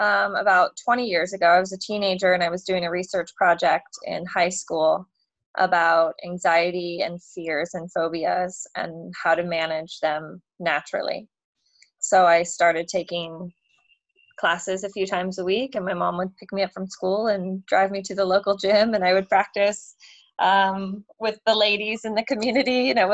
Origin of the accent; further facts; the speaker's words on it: California, United States; also born or lived in Hong Kong; My family, we did a stint in Hong Kong for a few years, but more or less all over the coast of California.